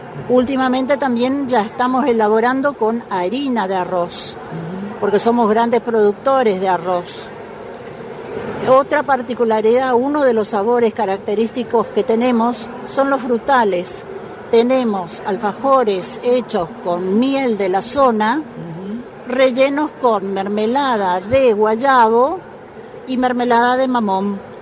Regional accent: Paso de los Libres, Corrientes, Argentina; Nosotros venimos de Paso de los Libres, la ciudad que está cerca a orillas del río Uruguay, uh-huh. Al sur, en la parte sur de Corrientes. Una linda ciudad.

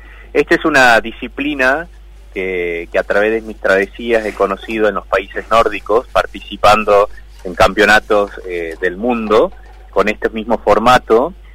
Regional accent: Argentina; mostrar los escenarios que tenemos como argentinos.

